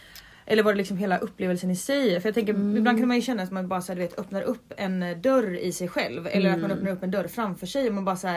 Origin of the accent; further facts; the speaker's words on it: Gothenburg, Västra Götaland County, Sweden; now in Stockholm, Sweden; jag flyttade till Stockholm från Göteborg.